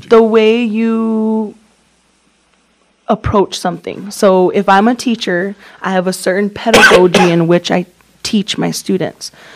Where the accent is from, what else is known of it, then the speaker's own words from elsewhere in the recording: Santo Domingo Pueblo, New Mexico, United States; Yes, I am from Santo Domingo Pueblo. I actually graduated from Bernalillo High School and now work back at the high school.